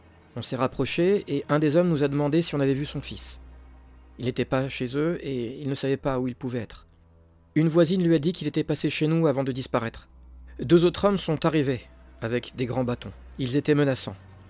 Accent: Madagascar; now in Paris, France; Je suis originaire de Madagascar et je connais beaucoup de gens du pays.

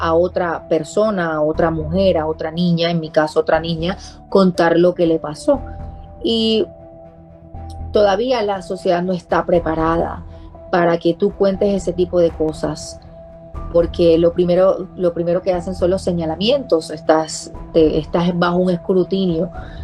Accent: Puerto Rico; yo nací y me crié en Puerto Rico, donde mi primer idioma es el español. El español lo hablo todos los días

